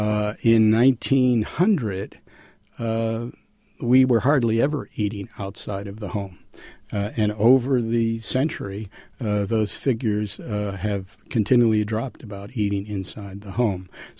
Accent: New York City, New York, United States; born or raised there

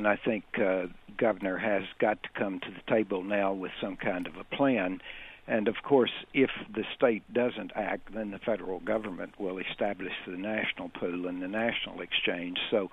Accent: the South, United States; I'm from the South, and I know a bit about what's going on there.

